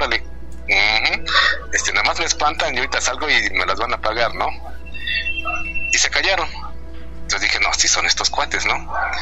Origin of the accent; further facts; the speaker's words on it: Puebla, Mexico; porque somos de Puebla